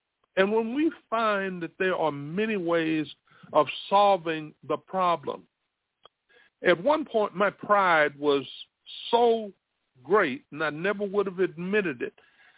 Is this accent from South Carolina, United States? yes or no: yes; South Carolina, United States; I'm from South Carolina.